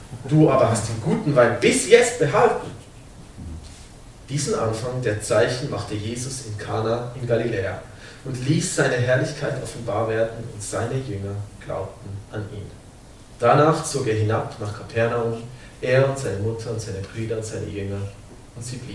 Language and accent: German; Switzerland; das ist wie wenn wir als Schweizer jemanden zum Raclette einladen, aber wir haben nur drei Raclette-Scheiben